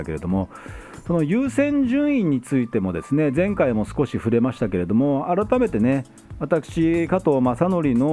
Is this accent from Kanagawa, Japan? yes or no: yes; Yokohama, Kanagawa, Japan; 私、横浜鶴見区出身の前議員、